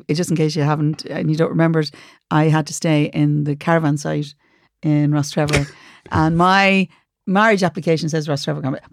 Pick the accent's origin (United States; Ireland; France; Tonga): Ireland; Dublin, Leinster; And the reason for that is I'm from Dublin.